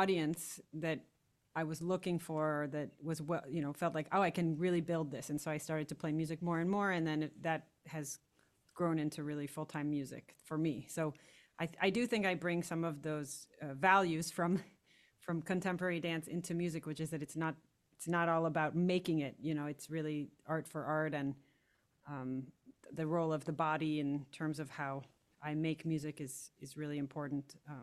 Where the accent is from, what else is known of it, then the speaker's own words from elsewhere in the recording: St. Louis, Missouri, United States; I grew up in St. Louis, Missouri. You could argue it's sort of a center of blues or American folk music culture historically.